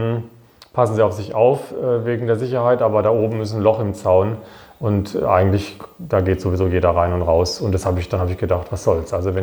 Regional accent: Wiesloch, Baden-Württemberg, Germany; weil meine Heimatstadt Wiesloch, die hat auch genauso viele Einwohner etwa

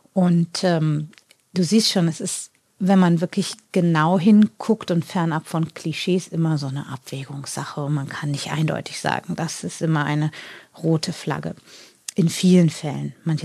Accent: North Germany, Germany; ich komme ja so aus dem Norden, immer so eine norddeutsche Straße vor.

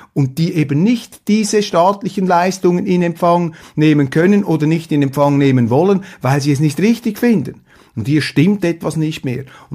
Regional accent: Switzerland; gerade wir als Schweizer dürfen uns erst recht nicht einnebeln lassen, weil wir sind nicht einer dieser mächtigen Riesen.

